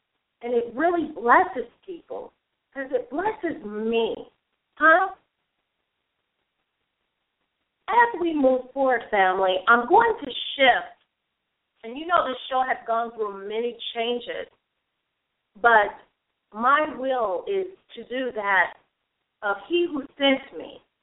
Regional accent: United States; I love being an American.

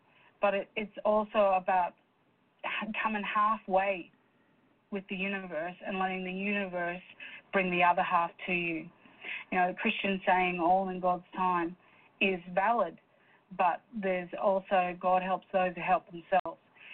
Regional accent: Scotland, United Kingdom; And that's because I'm Scottish and too stingy to hire an accountant.

